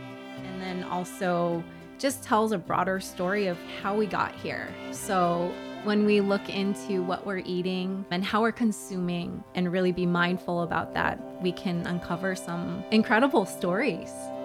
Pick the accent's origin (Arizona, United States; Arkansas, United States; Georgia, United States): Arizona, United States; Tucson; I grew up here in Tucson